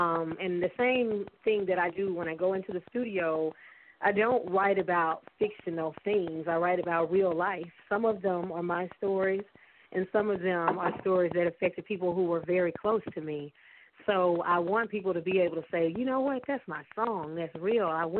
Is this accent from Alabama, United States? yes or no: yes; Alabama, United States; we grew up, of course, in the South. We were born and raised in Alabama, and we grew up singing in church